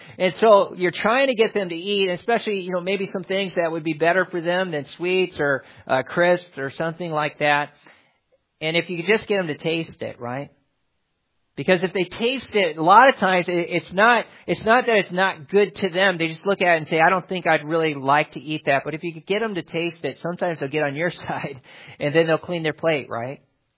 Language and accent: English; Milwaukee, Wisconsin, United States; At the Milwaukee Zoo where I grew up in Wisconsin, and as a child, we lived pretty close to the Milwaukee Zoo.